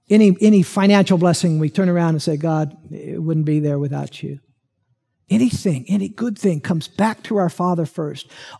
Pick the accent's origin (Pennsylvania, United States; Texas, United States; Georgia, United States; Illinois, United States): Illinois, United States; Peoria; I grew up out in Peoria, and as I said, there were farmers out there that applied this principle. There was 11 of us kids.